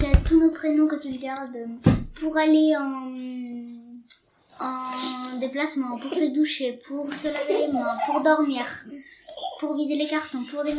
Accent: Bordeaux, Nouvelle-Aquitaine, France; Mais Belgique, moi, je suis bordelaise.

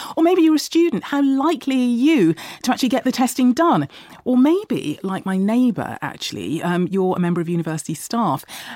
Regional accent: Midlands, United Kingdom; So that's kind of my neck of the woods, actually, because I'm from the Midlands.

